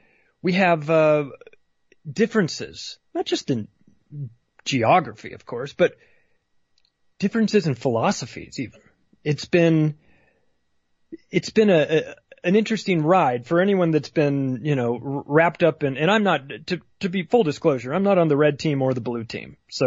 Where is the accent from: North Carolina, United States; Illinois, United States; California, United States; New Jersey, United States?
California, United States; I'm a Californian. I grew up in California, lived there for 35 years. It is my home. I don't live there any longer, but I still have a deep attachment to it.